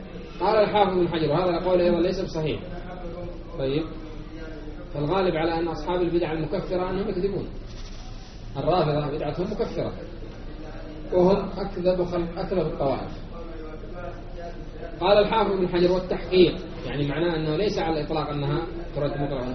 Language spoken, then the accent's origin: Arabic; Yemen; وكما يعني تسمعون أن الموجودين خاصة عندنا في اليمن